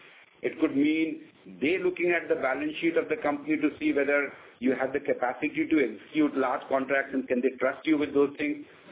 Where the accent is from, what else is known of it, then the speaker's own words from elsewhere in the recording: India; I mean, we are all from India.